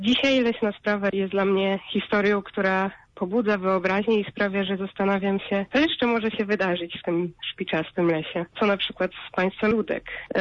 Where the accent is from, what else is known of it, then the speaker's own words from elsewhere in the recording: Sanok, Subcarpathian Voivodeship, Poland; Wychowałam się w Sanoku.